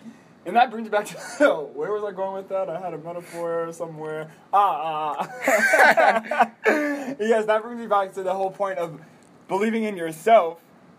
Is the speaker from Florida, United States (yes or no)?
no; Charlotte, North Carolina, United States; now in Los Angeles, United States; I'm an actor. I'm from Charlotte.